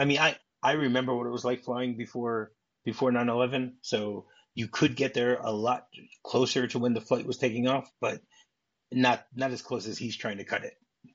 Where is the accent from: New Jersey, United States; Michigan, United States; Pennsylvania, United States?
Michigan, United States; Detroit; First of all, I grew up in Detroit, so I knew that flying from New York to Detroit was about an hour and 40 minutes.